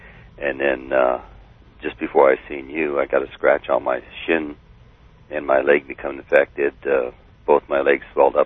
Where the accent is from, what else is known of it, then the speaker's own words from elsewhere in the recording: Norwalk, California, United States; I'm a construction worker, and I'm from Norwalk, California.